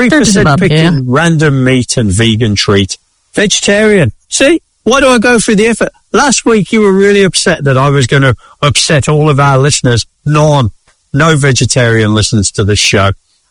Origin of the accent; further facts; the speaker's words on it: England, United Kingdom; Well, I am pretty English